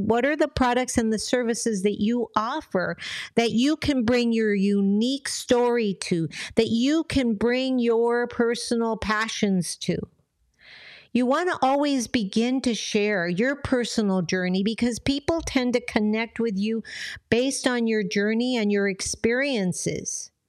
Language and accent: English; San Diego, California, United States; first language Spanish; English is a second language; I was born and raised an American. I was born here in San Diego. Yes, if you want to look at that, but English was not my first language. Spanish was my first language